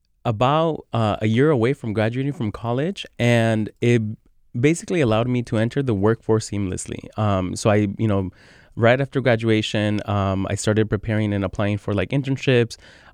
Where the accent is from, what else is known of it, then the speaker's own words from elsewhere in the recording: Everett, Washington, United States; also born or lived in Mexico City, Mexico; I'm from Mexico City. So we established ourselves in Everett, and we have, basically grew up in Everett, went to high school, graduated from high school, ended up going to the University of Washington